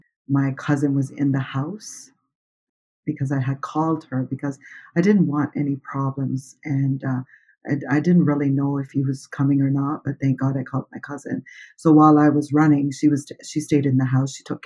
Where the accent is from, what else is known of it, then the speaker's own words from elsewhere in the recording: Baie-Sainte-Anne, New Brunswick, Canada; I'm from Bay St. Anne, New Brunswick.